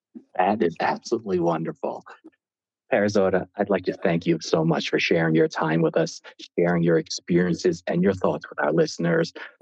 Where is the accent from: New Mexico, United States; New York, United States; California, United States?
New York, United States; I'm myself from New York.